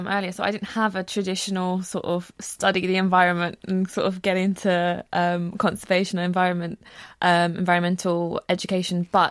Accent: Luton, East of England, United Kingdom; also born or lived in Pakistan; I grew up in a town called Luton. I was actually born in Pakistan and I grew up in Luton. Which is in Bedfordshire. So we are actually surrounded by all these beautiful hills. We've got the Chiltern Hills.

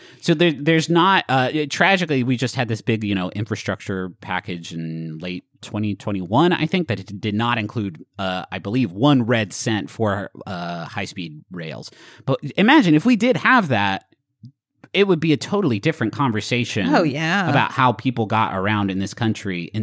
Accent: Huntington, West Virginia, United States; Growing up in Huntington, there was...

